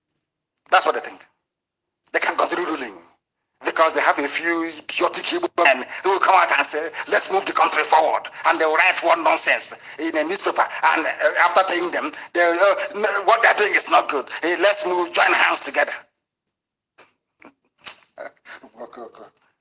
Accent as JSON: {"language": "English", "country": "Nigeria", "said": "I'm a proud Nigerian. I'm a Nigerian."}